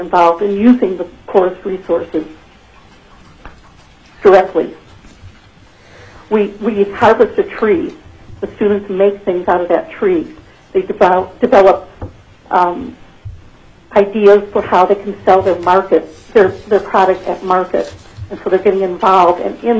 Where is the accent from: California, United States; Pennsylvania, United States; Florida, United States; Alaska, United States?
Alaska, United States; Fairbanks; I am from Fairbanks, Alaska.